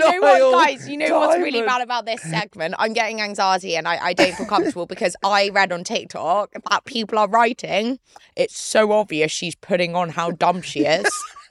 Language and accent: English; Ireland; I'm from Ireland.